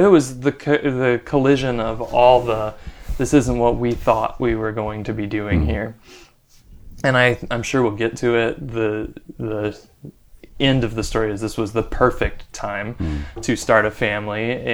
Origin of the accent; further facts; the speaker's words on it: Texas, United States; I grew up in Texas and ended up going to school in New Jersey at Princeton, met my wife there.